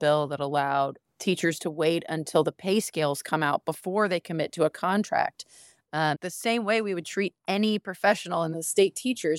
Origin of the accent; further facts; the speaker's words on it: Charleston, South Carolina, United States; I grew up in Charleston, just on the other side of my district over in South Windermere, and left for 10 years, was in law school, just doing the whole spreading my wings thing.